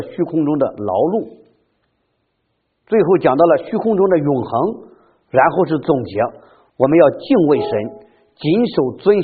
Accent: China; 我们看中国的历史有多少的年代我们中国人在挨饿

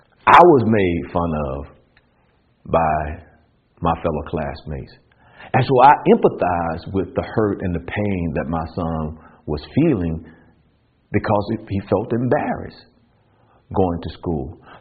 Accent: Alabama, United States; And I'm from Alabama, by the way, in case I didn't tell you earlier. But I'm from Alabama

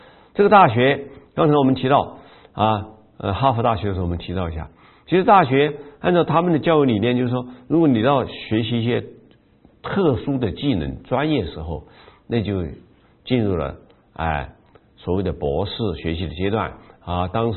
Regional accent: China; 就是我们中国人不是很了解的很生疏的

